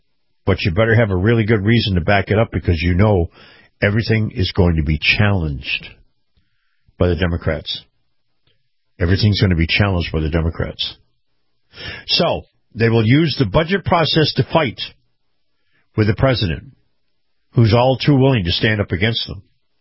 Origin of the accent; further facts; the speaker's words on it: United States; I am an American first, and everything else comes after that.